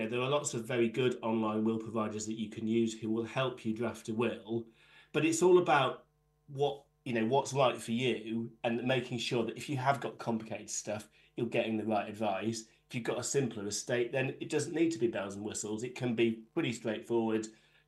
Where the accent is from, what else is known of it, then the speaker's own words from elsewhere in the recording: United Kingdom; The problem is, we're British. We don't like talking about these things.